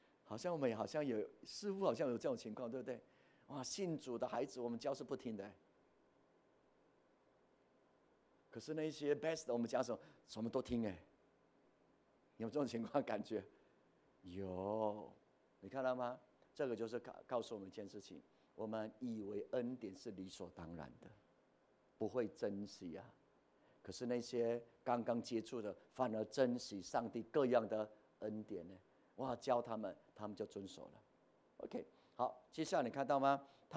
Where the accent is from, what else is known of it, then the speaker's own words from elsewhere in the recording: Taiwan; 这也是我们台湾人的信仰，不是吗？